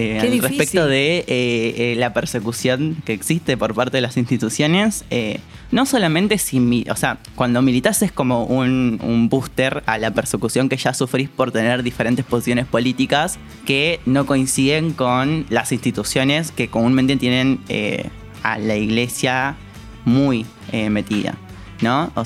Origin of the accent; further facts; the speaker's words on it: Salta, Argentina; now in Buenos Aires, Argentina; Soy de Salta, como muchas travestis acá en la ciudad de Buenos Aires.